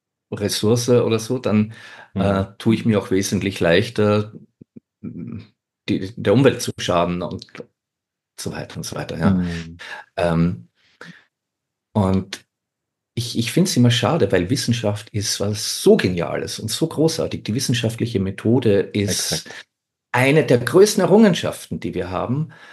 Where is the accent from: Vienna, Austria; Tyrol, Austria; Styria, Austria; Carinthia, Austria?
Styria, Austria; in der Steiermark, also da wo ich herkomme, in der Obersteiermark